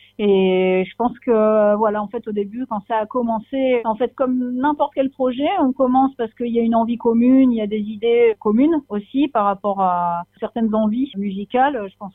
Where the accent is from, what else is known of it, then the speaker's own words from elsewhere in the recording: Monaco; also born or lived in Nice, France; je suis née à Nice, mais j'ai passé mon enfance, j'ai grandi à Monaco, donc j'ai fait mes études, j'ai commencé le violon au conservatoire à Monaco.